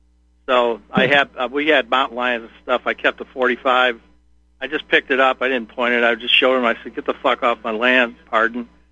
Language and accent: English; Colorado, United States; now in Wisconsin, United States; I lived outside of Denver. I was lucky. I lived in the foothills in Evergreen. Great place.